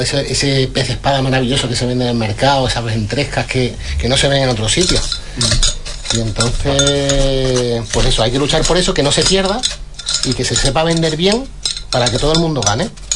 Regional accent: Málaga, Andalusia, Spain; now in Huelva, Spain; yo soy de Málaga, natural, pero yo estoy totalmente enamorado de Huelva. Y no lo digo porque vivo aquí

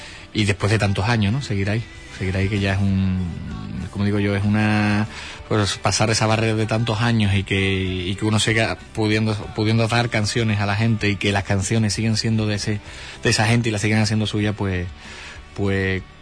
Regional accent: Seville, Andalusia, Spain; como sevillano que soy

